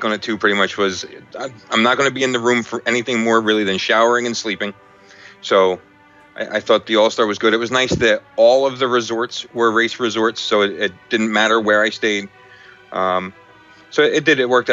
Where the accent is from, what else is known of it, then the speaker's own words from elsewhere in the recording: New Jersey, United States; New Jersey.